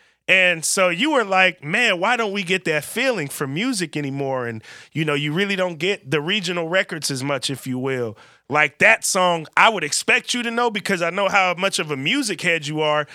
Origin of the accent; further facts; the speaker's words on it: Vallejo, California, United States; And I'm from Vallejo, California, and it's a song called